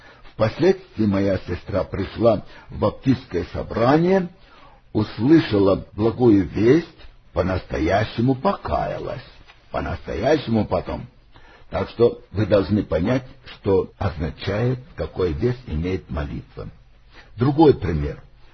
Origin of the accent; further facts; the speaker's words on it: Russia; Поскольку я родился и вырос в России